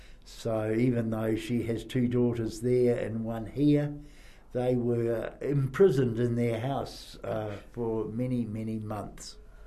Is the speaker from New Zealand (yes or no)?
yes; New Plymouth, Taranaki, New Zealand; But I was born in New Plymouth and have been a resident really forever, except when I went off to university and to Teachers Training College.